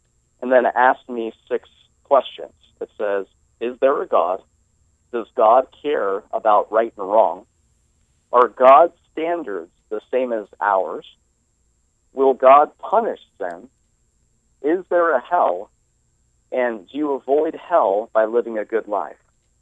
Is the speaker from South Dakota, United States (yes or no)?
no; San Jose, California, United States; I grew up in San Jose area. Mm-hmm. And I lived there for about 15 years of my life before I moved on to a couple other places.